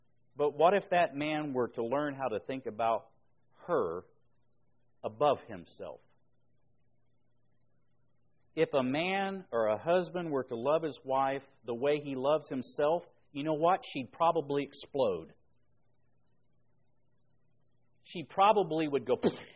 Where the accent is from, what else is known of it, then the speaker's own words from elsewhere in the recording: Florida, United States; also born or lived in Indiana; don't go back to Indiana where I grew up because I was just a young lad, didn't know anything. But I grew up in Florida